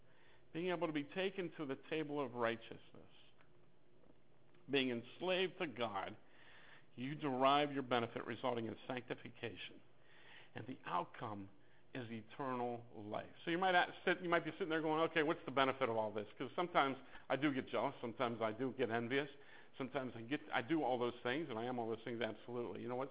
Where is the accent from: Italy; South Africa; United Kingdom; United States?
United States; Ohio; He was from Ohio. I was from Ohio. We graduated about the same time from high school